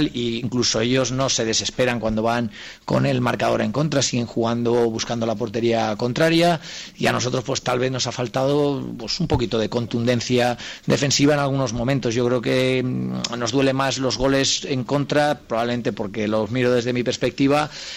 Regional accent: Valencian Community, Spain; los dos somos valencianos

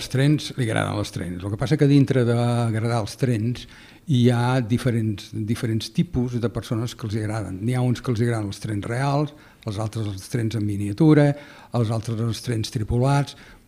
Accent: Barcelona, Catalonia, Spain; jo de petit vivia a Barcelona i vivia a la plaça Sant Jaume, al carrer Ferran

